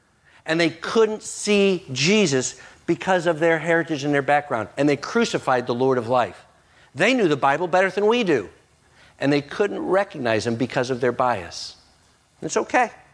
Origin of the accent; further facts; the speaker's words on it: United States; I live in 2024. I'm an American. I'm from the West.